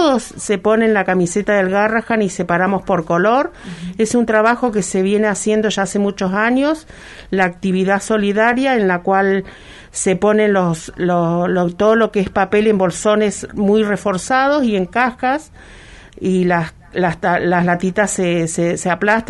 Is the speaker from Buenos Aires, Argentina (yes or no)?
no; Río Grande, Tierra del Fuego, Argentina; como fueguinas, la mayoría que estamos en este en este proyecto y que empezamos, somos fueguinas, otras no, pero todas apuntamos y queremos a nuestra ciudad de Río Grande